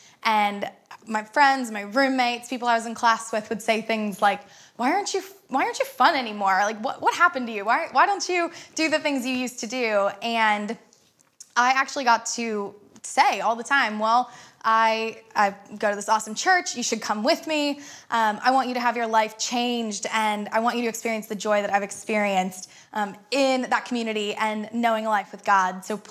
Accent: Cincinnati, Ohio, United States; I'm from Cincinnati originally, and I actually met Jesus while I was a college student at the University of Cincinnati through Crossroads.

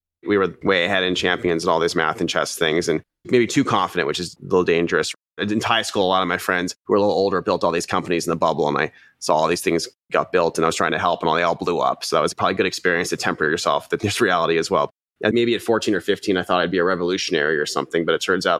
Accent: California, United States; I grew up in Silicon Valley and I was really lucky to have a bunch of friends around me who were math champions and chess champions.

